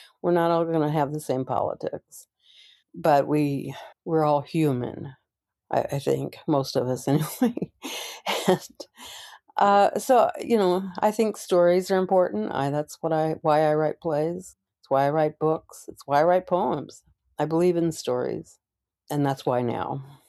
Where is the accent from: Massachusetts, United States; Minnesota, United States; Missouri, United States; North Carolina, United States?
Missouri, United States; St. Louis; I spent part of my growing up in St. Louis